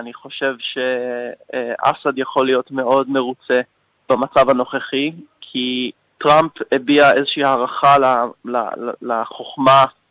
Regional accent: Jerusalem, Jerusalem District, Israel; אני יליד ירושלים, ההורים שלי מקנדה, אז גדלתי כדובר שתי השפות, אנגלית ועברית, בבית דתי מודרני, אורתודוקסי מודרני.

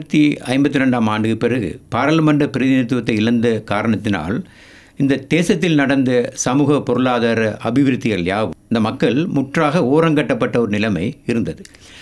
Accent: Sri Lanka; நான் மலைநாட்டைச் சேர்ந்தவன் என்ற அளவிலும், மலைநாட்டு கல்வித்துறையோடு கடந்த 50 ஆண்டுகள் பணிபுரிந்தவன்

